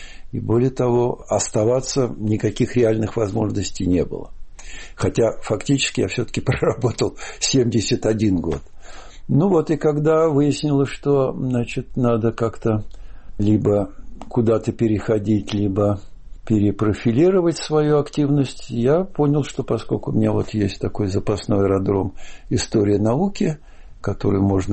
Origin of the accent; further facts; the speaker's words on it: Saint Petersburg, Russia; я работал тогда там, и аптекарь узнал, что я из Ленинграда